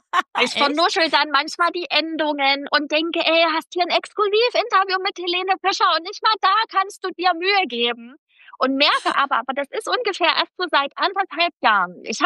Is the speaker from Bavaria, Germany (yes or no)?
no; Leipzig, Saxony, Germany; accent: Saxon; ich komme halt aus Leipzig, Punkt. Ich bin eine Sächsin, ich lebe hier und das ist halt auch irgendwie mein Slang.